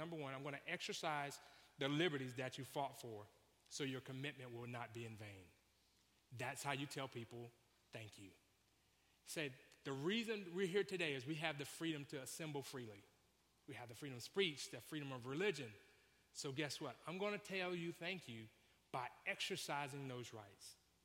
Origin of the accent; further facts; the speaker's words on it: United States; since I'm an American, I'm just going to simply say thank you.